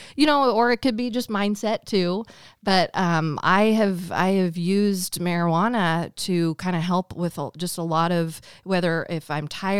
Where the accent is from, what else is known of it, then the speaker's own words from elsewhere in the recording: Kansas, United States; growing up in Kansas, and I was born in 1983, I'm 38 years old.